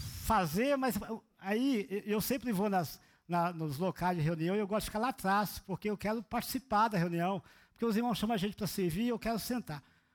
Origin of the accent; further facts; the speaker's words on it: Belo Horizonte, Minas Gerais, Brazil; eu sou lá de BH, terra do Uai, que quer dizer unidos no arrebatamento da igreja.